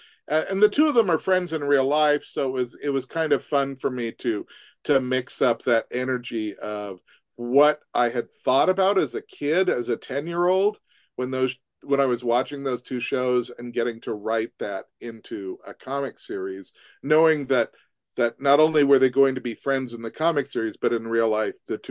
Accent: Montana, United States; I've been writing about Hollywood since the early since the late 1980s, even though I grew up in Montana.

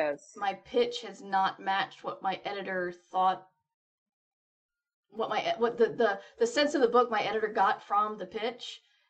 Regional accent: the South, United States; I am the one from the South.

